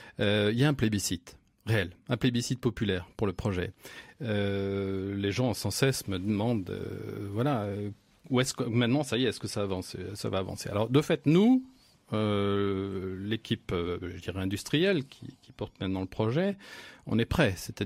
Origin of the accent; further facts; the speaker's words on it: Nantes, Pays de la Loire, France; Moi, je suis un Nantais transbordé.